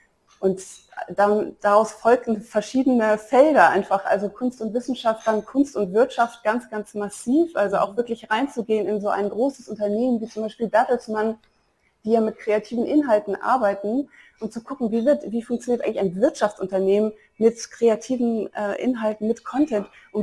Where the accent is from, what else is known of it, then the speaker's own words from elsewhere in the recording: Brussels, Brussels-Capital Region, Belgium; Also ich bin aufgewachsen in Belgien, hatte gar nicht so viel Anbindung an Deutschland, bis auf tatsächlich die familiäre Herkunft und hatte einen sehr leidenschaftlichen Kunstlehrer in der Schule dort in Brüssel